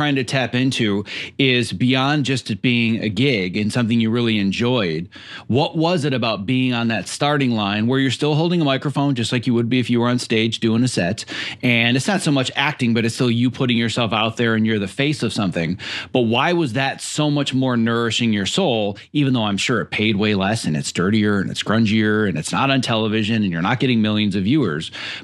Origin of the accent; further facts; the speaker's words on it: Midwest, United States; now in Los Angeles, United States; I remember right before I moved to Los Angeles and I graduated from college, was born and raised in the Midwest.